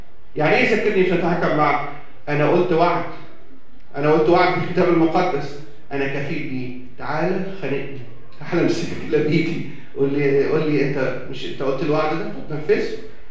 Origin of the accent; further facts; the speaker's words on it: Asyut, Asyut Governorate, Egypt; كان في ملجا عندنا في مصر في اسيوط